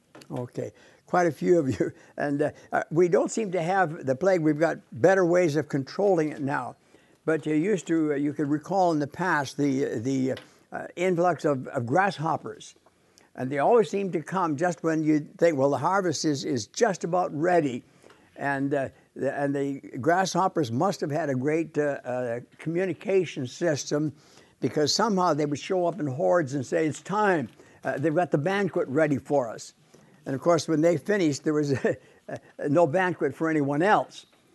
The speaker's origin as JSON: {"language": "English", "country": "Canada", "tie": "born there", "said": "But I was born in Canada, so..."}